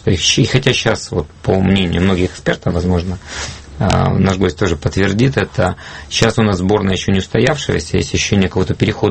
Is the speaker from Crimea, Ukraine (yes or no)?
no; Kyiv, Ukraine; accent: Kyiv; я киевлянин, да, и это киевский, на самом деле, разговор, литературная речь, потому что здесь язык без диалекта.